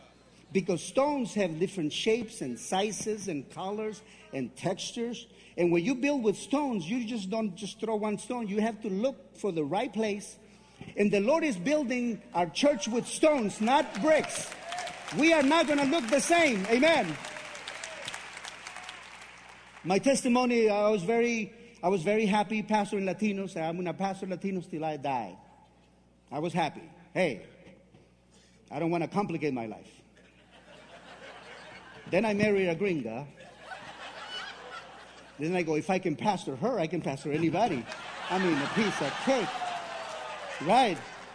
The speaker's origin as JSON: {"language": "English", "country": "Mexico", "tie": "born or raised there", "also_born_or_lived": "Texas, United States", "accent": "Texan", "said": "I was born in Texas, actually. I'm sorry. I was. You can tell by my Texan accent, can you? But I was raised in Mexico, and in Mexico we get persecuted."}